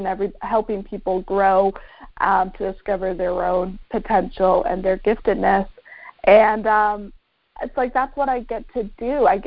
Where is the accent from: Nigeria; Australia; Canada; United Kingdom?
Canada; now in United States; Like I'm from Canada. I have a home in Canada.